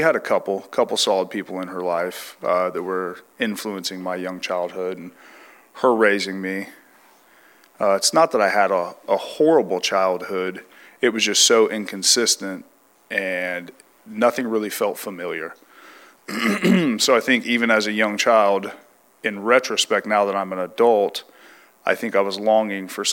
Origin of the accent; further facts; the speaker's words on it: San Bernardino, California, United States; So originally, I'm from San Bernardino, California.